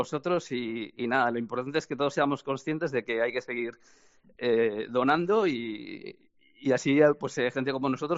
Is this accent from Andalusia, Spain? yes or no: no; Galicia, Spain; no existía nefrología infantil en Galicia, de donde yo soy